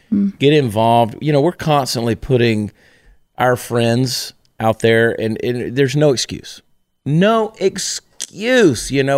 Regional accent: Georgia, United States; Well, you know, I'm from Georgia.

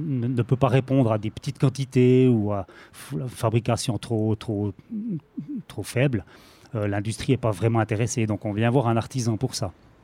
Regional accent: Neuchâtel, Switzerland; Je suis originaire de Neuchâtel

